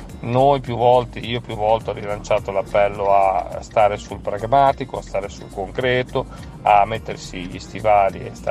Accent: Emilia-Romagna, Italy; essendo io romagnolo ed essendo la mia terra la terra direttamente colpita.

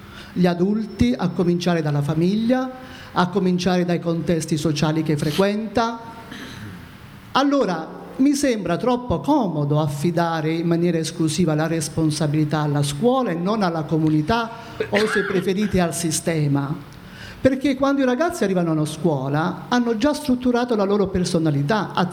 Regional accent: Basilicata, Italy; vengo dalla Basilicata.

